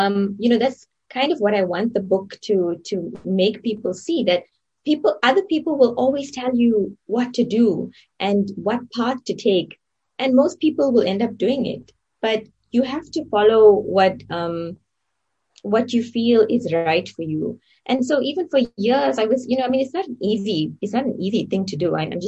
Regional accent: South Africa; it really changed my life growing up in South Africa, particularly in this suburb and in this community.

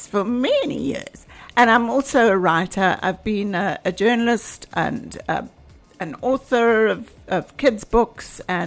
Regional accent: Zimbabwe; I was from Zimbabwe originally, is living in this landlocked country.

